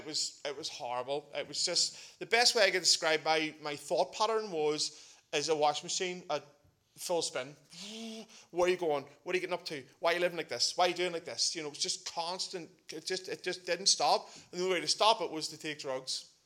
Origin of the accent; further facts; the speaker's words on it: Belfast, Northern Ireland, United Kingdom; I'm originally from Tullycarnet. I was the Tasmanian devil running around Tullycarnet estate